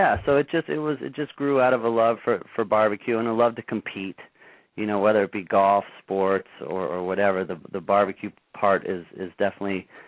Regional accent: East Coast, United States; moved away as an adult; now in Kansas City, United States; So I grew up on the East Coast.

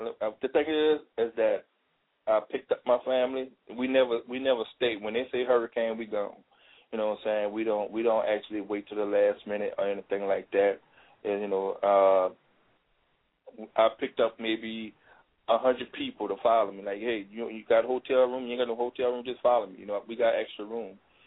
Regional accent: New Orleans, Louisiana, United States; I'm a big legend in my hometown of New Orleans, Louisiana.

